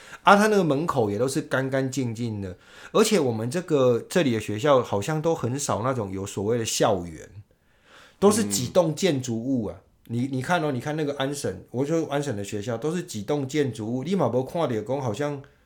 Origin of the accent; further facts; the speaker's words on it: Yunlin County, Taiwan; 我小时候住在云林的时候，就是我没有跟我父母住，我住在我云林阿公阿嬷家的时候